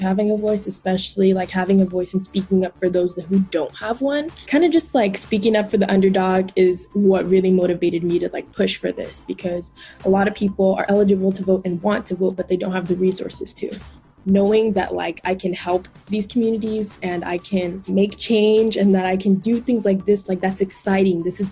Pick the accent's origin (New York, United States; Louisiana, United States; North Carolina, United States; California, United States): California, United States; Riverside; I'm 18 and I'm from Riverside, California.